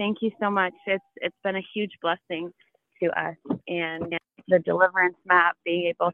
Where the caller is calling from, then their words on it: Michigan, United States; I'm calling from Michigan.